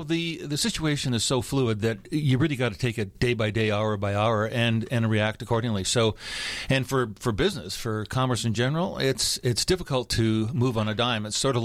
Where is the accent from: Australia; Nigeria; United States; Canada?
Canada; Calgary, Alberta; I grew up in Calgary, and that's big ranching country around there.